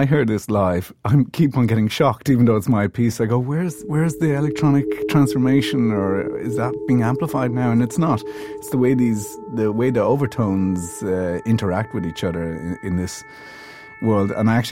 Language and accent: English; Ireland; I'm Irish, not English